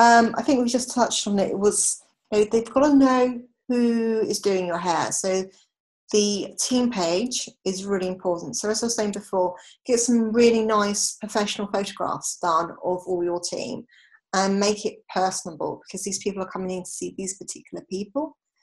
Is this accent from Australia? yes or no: no; United Kingdom; obviously I'm British, you can tell from the accent